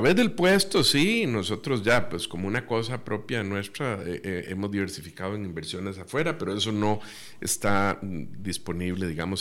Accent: Costa Rica; Es decir, digamos, como costarricense, digamos que hubo un sentimiento cívico ahí

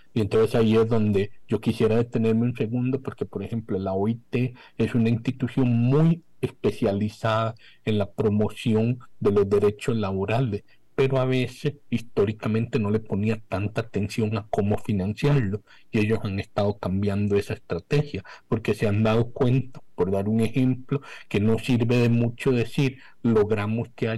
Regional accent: Costa Rica; bueno, yo soy costarricense, crecí acá.

